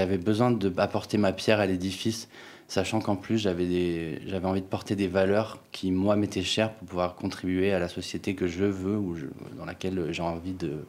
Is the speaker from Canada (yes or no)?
no; Paris, Île-de-France, France; now in Lyon, France; je suis rentré à Lyon parce qu'à la base, c'est Paris, mais je viens de Paris.